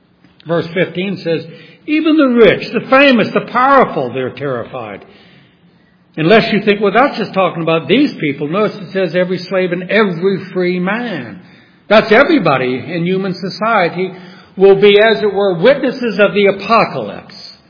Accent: New Orleans, Louisiana, United States; I've been through hurricanes growing up in New Orleans.

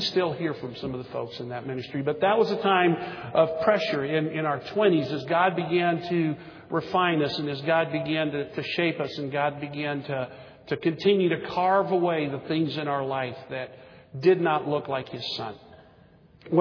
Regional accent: Texas, United States; And I came from Texas, so I had a belt buckle the size of a small hubcap.

